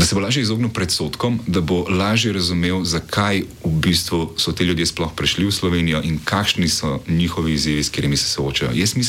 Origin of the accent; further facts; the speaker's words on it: Kranj, Upper Carniola, Slovenia; izhajam iz Kranja, kjer se je v zadnjem desetletju precej spremenila struktura prebivalstva zaradi prihoda številnih priseljencev z Kosova